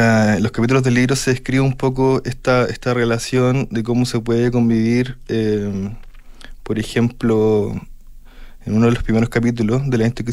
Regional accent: Talca, Maule, Chile; also born or lived in Santiago; yo, que soy de Talca, todo esto, que estudié en Santiago

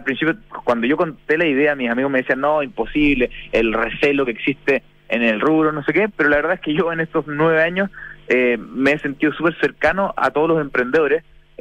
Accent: Chile; Obviamente viene de cerca porque soy chileno

